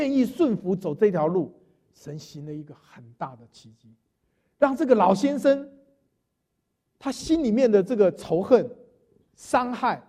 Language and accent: Chinese; Taiwan; 欺负我们台湾人哈